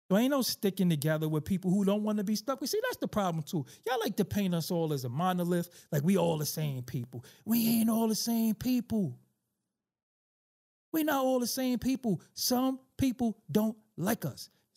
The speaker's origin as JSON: {"language": "English", "country": "United States", "said": "How are we supposed to feel when we, in this country, being Black American men and women, in this country, built the whole music scene for what it is"}